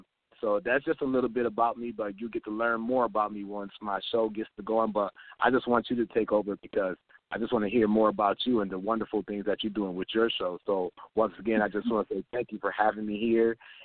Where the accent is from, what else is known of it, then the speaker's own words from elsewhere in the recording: Syracuse, New York, United States; so, yes, I am from Syracuse, New York.